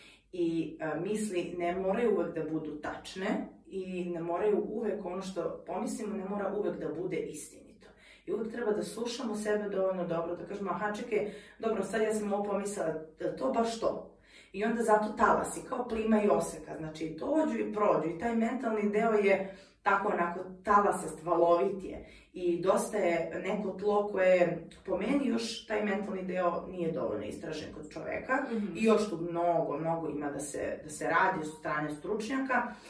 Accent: Inđija, Vojvodina, Serbia; Dolazim iz Indije i završila sam tu i gimnaziju, društveni smer. Nakon toga sam upisala filozofski fakultet u Novom Sadu i evo me, još sam tu.

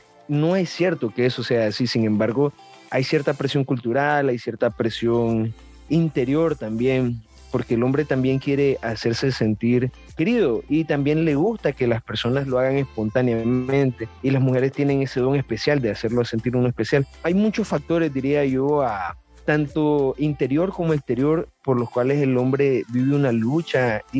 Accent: Nicaragua; soy nicaragüense, soy ingeniero de sistema, soy un joven de 30 años

